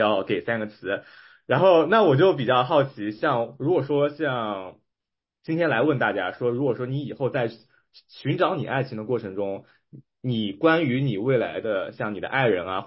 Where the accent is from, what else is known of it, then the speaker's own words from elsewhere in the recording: Qingdao, Shandong, China; 咱们青岛人的话，其实对于酒可能在可能都是刻在文化里面 DNA 里面